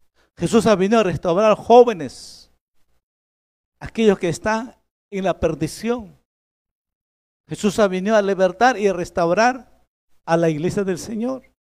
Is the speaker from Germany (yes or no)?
no; Peru; O media hora de tardanza como buenos peruanos.